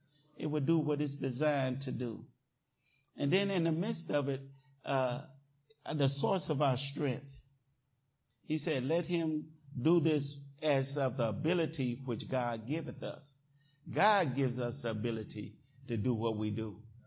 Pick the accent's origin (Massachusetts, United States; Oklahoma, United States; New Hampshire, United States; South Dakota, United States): Oklahoma, United States; also born or lived in Denver / Tennessee / Colorado / North Carolina; I was raised in Oklahoma. But I went, the service took me all over to Denver and Tennessee and Colorado and North Carolina and all these places.